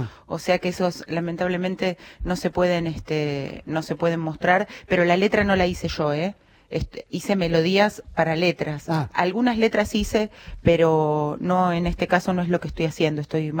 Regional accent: Buenos Aires, Argentina; born there; Nací en Paternal.

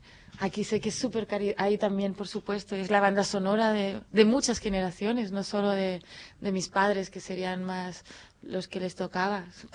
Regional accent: Palafrugell, Catalonia, Spain; De la ciudad, y también me gusta tener mi piedra en mi pueblo y mi árbol, y el caminar, el pasear.

